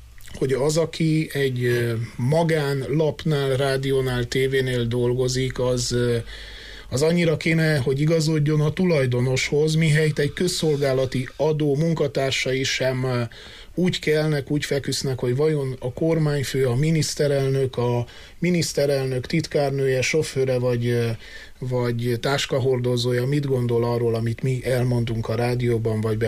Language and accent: Hungarian; Târgu Mureș, Mureș County, Romania; és sajnos nem is olyan messze, hanem pont itt szülővárosomban, Marosvásárhelyen